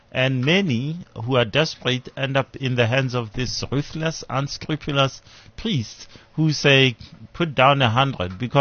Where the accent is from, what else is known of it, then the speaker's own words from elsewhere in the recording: Limpopo, South Africa; I'm from Limpopo originally.